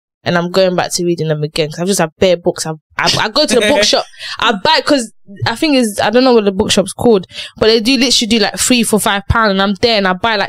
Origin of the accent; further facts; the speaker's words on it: Cape Verde; moved away; also born or lived in Chicago, United States; I'm born and bred in Cape Verde, so I'm born in Cape Verde. Obviously, then you move up to Chicago.